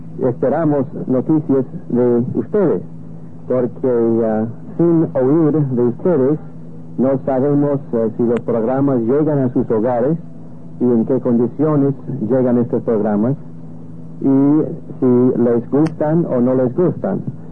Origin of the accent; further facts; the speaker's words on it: United States; Spanish is a second language; En Norteamérica estamos más o menos de por medio, yo soy norteamericano.